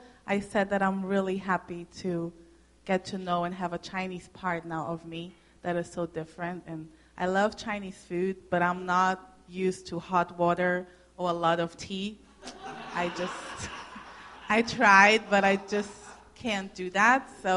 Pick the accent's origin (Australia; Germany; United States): Germany; English is a second language; I grew up in Germany, so I was raised up really German. But I like more the Brazilian part of me, I think.